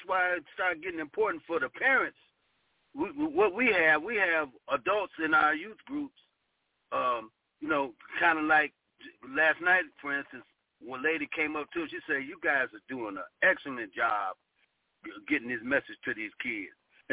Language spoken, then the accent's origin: English; Cleveland, Ohio, United States; I come from a background of working with the youth from my home state and my home city, Cleveland, Ohio, and I worked with three agencies.